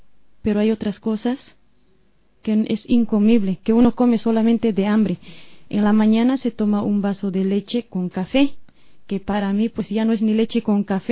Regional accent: Bolivia; now in Spain; porque en mi país hay empresas españolas ocupando nuestros territorios, empresas españolas con gente española trabajando, y no hay boliviano adentro

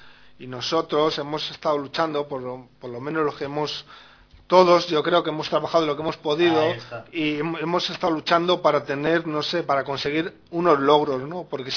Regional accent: Parla, Community of Madrid, Spain; somos de Parla, yo estuve en el hospital de Parla

